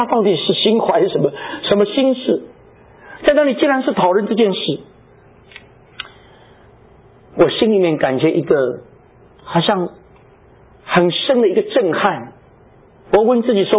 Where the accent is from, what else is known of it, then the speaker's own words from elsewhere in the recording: China; 因为我们中国人在海外其实最爱国的是我们的胃，尤其在德国